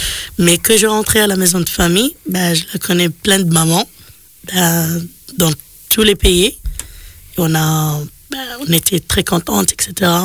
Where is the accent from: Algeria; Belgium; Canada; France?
Algeria; French is a second language; Et donc je la regardais, parce que moi je suis algérienne.